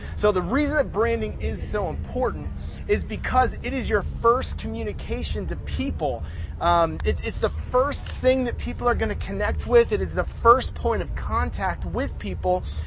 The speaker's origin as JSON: {"language": "English", "region": "Ohio", "country": "United States", "said": "I'm actually from Ohio, near Cleveland, Ohio."}